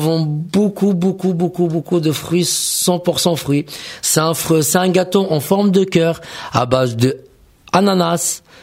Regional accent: Morocco; Moi, je suis originaire du Maroc.

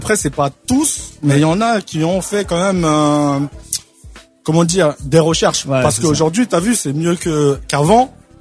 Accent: Île-de-France, France; Moi du 77.

